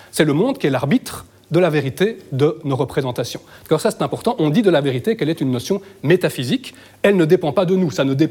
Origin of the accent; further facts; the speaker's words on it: Charleroi, Wallonia, Belgium; je me permets cette blague, parce que je suis Carolo